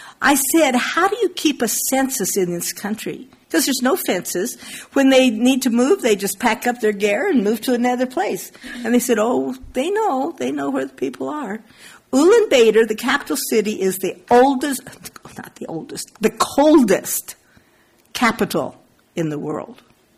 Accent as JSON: {"language": "English", "region": "Colorado", "country": "United States", "tie": "born or raised there", "said": "I know cold weather. I grew up in Colorado."}